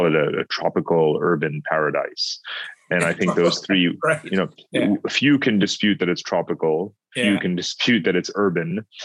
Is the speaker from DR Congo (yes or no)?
no; Dubai, United Arab Emirates; also born or lived in India / New York City / Germany / United Kingdom; I'm myself a member of the Indian diaspora, I was born in India, but as you can tell from my accent, I didn't exactly grow up there. But I grew up in the United Arab Emirates, in Dubai and Abu Dhabi. I grew up in New York City, in Germany, outside of Hamburg